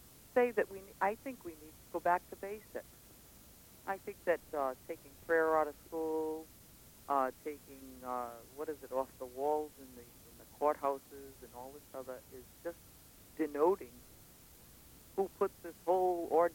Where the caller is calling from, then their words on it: Johnston, Rhode Island, United States; Johnston, Rhode Island.